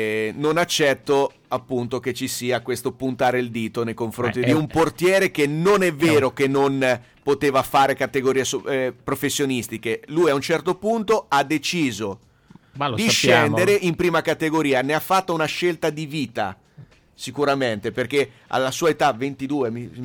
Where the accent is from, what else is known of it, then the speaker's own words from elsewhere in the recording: Ancona, Marche, Italy; io che sono di Ancona